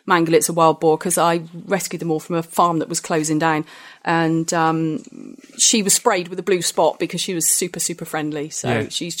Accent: South West England, United Kingdom; Middle of Somerset, so middle of nowhere. Grew up playing on farms.

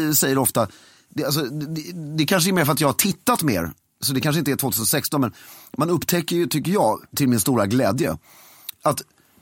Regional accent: Sweden; Men jag skulle säga att jag älskar, som svensk, du vet, allt ska vara lagom.

